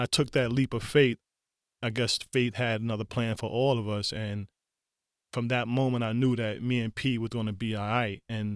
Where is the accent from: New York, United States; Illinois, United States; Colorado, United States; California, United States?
New York, United States; Staten Island; Of course, I'm from Park Hill and Stapleton and New Brighton, so I can go anywhere on Staten Island in all reality.